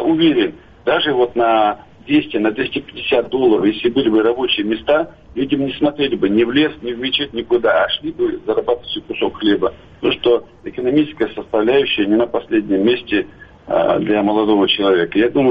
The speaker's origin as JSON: {"language": "Russian", "region": "Chechnya", "country": "Russia", "said": "Ведь мы, как бы там ни говорили, Грозная нефтяная республика, да, действительно, но мы еще аграрная республика."}